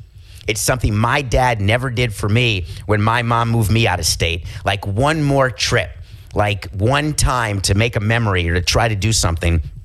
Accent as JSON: {"language": "English", "town": "Milwaukee", "region": "Wisconsin", "country": "United States", "tie": "born there", "said": "I was born in Milwaukee, Wisconsin."}